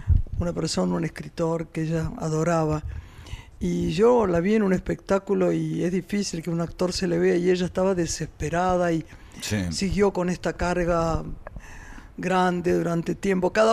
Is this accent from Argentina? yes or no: yes; Argentina; somos argentinos.